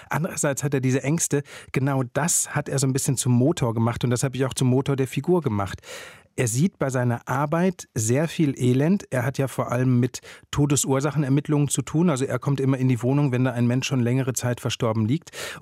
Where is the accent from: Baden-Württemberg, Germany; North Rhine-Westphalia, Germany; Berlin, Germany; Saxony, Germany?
North Rhine-Westphalia, Germany; Plettenberg; Also es ist ein Ort, wo andere Menschen Urlaub machen und wo ich aufgewachsen bin, könnte man sagen.